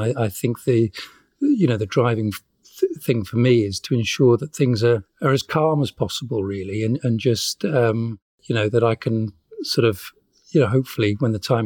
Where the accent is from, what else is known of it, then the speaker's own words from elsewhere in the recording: United Kingdom; You know, I'm British. I live in Wales. I love living here.